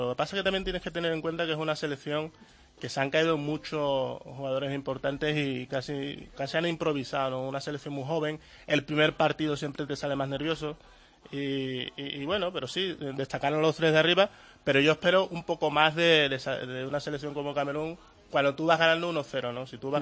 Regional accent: Seville, Andalusia, Spain; toda mi familia es de Guinea Ecuatorial y yo me crié en Sevilla y tengo la familia en España.

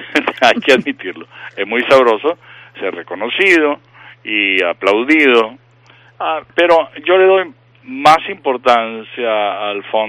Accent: Venezuela; also born or lived in Israel / England / Colombia; Mi papá era de Viena, mi mamá era de Checoslovaquia. Yo nací en Israel, crecí en Venezuela. Y mis convicciones vienen de la India, mis convicciones filosóficas y religiosas. De manera que sí, viví en Inglaterra, viví en Colombia

